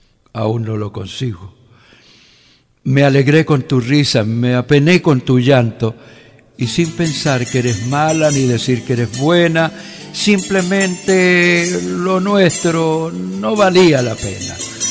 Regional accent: Chile; now in Ecuador; Yo soy un chileno que ama al Ecuador y el Ecuador y Chile me dio la vida

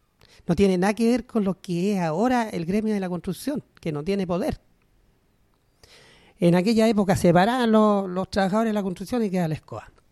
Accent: Valparaíso, Chile; lo fuimos a vivir al cuarto sector de Playa Ancha. Allá me crié, en la República Independiente de Playa Ancha. Por lo tanto, soy porteño de tomo y lomo.

